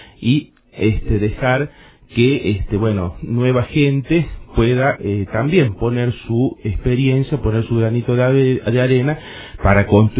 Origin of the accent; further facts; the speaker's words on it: Jujuy, Argentina; nosotros somos jujeños, tenemos todo aquí en Jujuy.